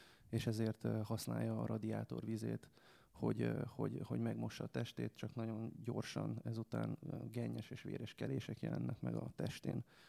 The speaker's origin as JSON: {"language": "Hungarian", "country": "Serbia", "tie": "born there", "said": "Hát én Jugoszláviában születtem"}